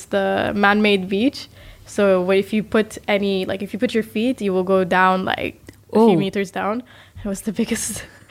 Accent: United States; born there; I'm half American. I was born in America.

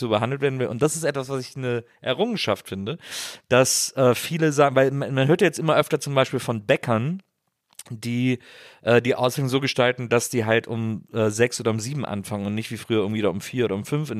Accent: Rhineland, Germany; ich komme aus dem Rheinland, wo im kölschen Grundgesetz ja der große Paragraph steht, man muss auch Jönne können.

